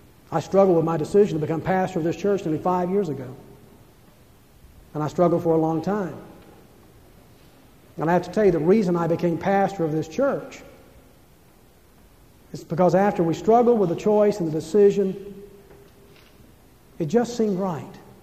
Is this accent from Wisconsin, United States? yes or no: no; Atlanta, Georgia, United States; born there; The day I was born in Crawford Long Hospital in Atlanta, Georgia.